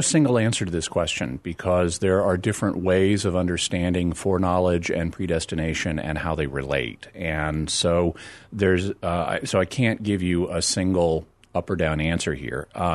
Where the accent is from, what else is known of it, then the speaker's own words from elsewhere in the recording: Arkansas, United States; I mean I grew up in Arkansas.